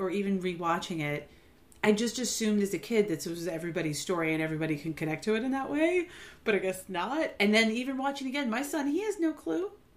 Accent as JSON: {"language": "English", "region": "New York", "country": "United States", "tie": "born or raised there", "said": "I know what that is because I grew up in the New York area."}